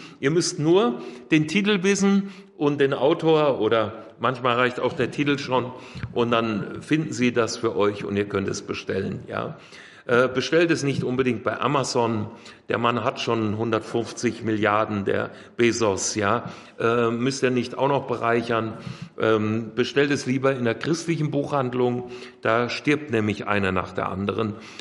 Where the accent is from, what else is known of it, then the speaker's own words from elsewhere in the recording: Hesse, Germany; in meine nordhessische Heimat südlich von Kassel, wo ich aufgewachsen bin.